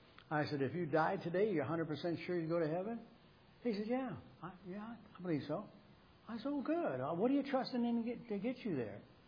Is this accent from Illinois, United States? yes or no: no; Michigan, United States; now in Pennsylvania; when I came from Michigan out here and took the church in Coatesville and Donnington area